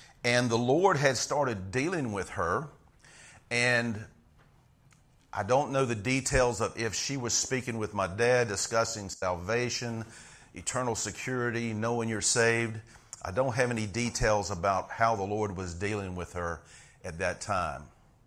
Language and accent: English; Chilhowee, Virginia, United States; born there; Now, I was born not in Marion, but down in Chilhowee, Virginia. And Chilhowee is a little town just south of Marion.